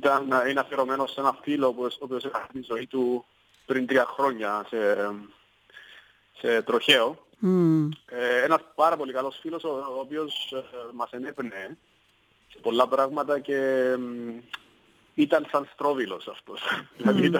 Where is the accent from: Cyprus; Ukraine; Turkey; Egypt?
Cyprus; also born or lived in London, United Kingdom; εγώ τελείωσα τις σπουδές μου, ήρθα πίσω στην Κύπρο